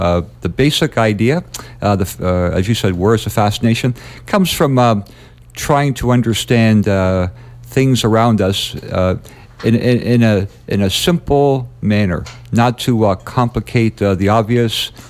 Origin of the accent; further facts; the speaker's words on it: Windsor, Ontario, Canada; born and raised in Windsor, educated right here at the University of Windsor, traveled overseas, taught in Vietnam, Japan, South Korea